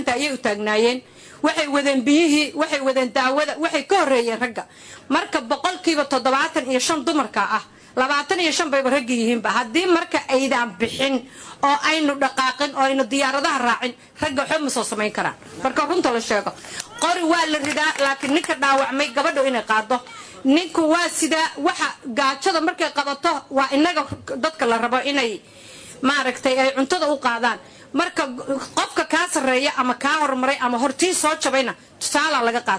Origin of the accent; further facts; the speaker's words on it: Puntland, Somalia; waxaan ka soo jeedaa puntland